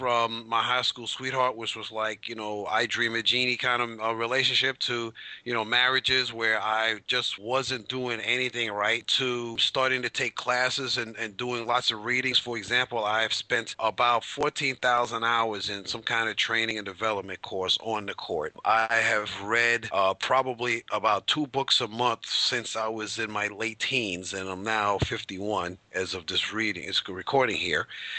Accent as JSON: {"language": "English", "town": "Bronx", "region": "New York", "country": "United States", "said": "I'm the love coach. And a little bit about my background. I am from the Bronx, go Yankees."}